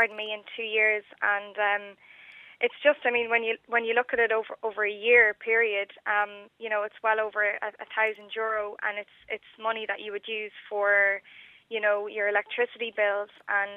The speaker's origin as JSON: {"language": "English", "region": "Connacht", "country": "Ireland", "lives_now": "Dublin, Ireland", "said": "I'm not from Dublin. I'm from Roscommon originally, and I moved to Dublin nearly 3 years ago."}